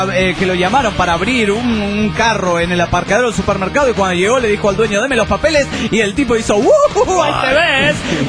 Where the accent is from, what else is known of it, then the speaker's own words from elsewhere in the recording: Cochabamba, Bolivia; somos muchos desintegrados de Cochabamba y son muchos también los que se contactaron